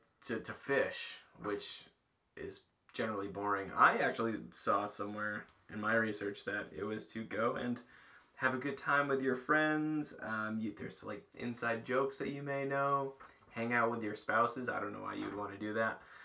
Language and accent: English; New England, United States; So I used to play, on ponds growing up in New England.